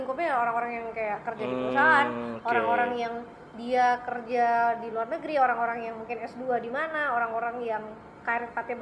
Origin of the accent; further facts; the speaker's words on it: Yogyakarta, Special Region of Yogyakarta, Indonesia; aku orang Jogja, aku harus paham seputar Jogja.